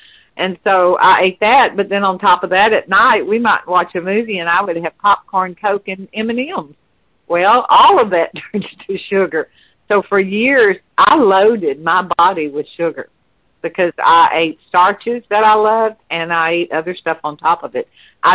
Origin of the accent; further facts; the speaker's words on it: the South, United States; the diet was very hard for me, because I'm from the South.